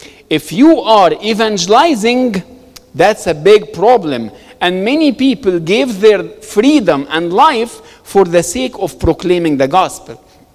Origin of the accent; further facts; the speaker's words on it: Egypt; I was born and raised in Egypt.